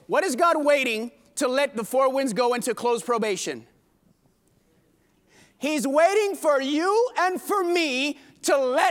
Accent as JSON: {"language": "English", "country": "Puerto Rico", "said": "I'm from Puerto Rico. Puerto Rico's an island, and it's still there."}